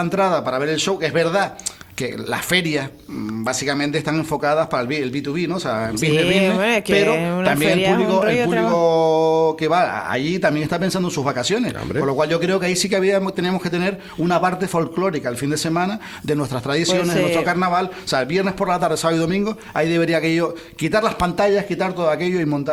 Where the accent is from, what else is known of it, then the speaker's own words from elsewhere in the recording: Canary Islands, Spain; como yo, canario